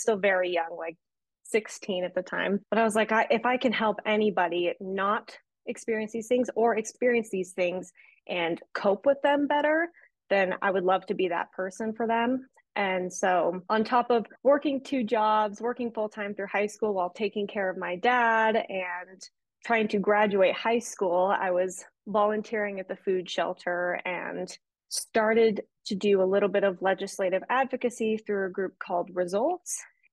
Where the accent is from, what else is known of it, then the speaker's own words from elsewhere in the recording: Bend, Oregon, United States; So I was raised in Bend, Oregon by my single dad with my little sister, and we grew up very poor